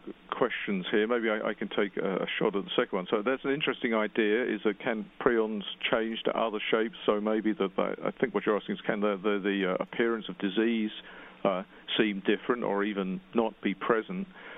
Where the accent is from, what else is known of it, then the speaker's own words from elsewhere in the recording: United Kingdom; I mean, I'm obviously British, so I was in and out of Britain during the 1980s